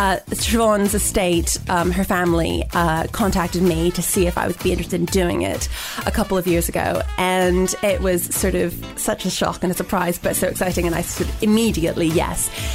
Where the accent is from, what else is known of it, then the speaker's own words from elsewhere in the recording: California, United States; born there; I didn't grow up in New York. I was born in California, so it's a place that I knew.